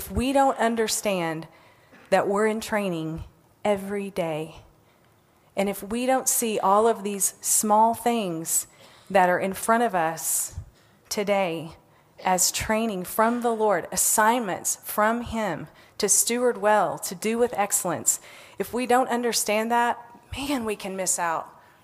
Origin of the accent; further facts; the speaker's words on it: Brownfield, Texas, United States; I grew up in Brownfield, Texas, a little farming community, never thought I would ever leave Brownfield, much less travel around the world.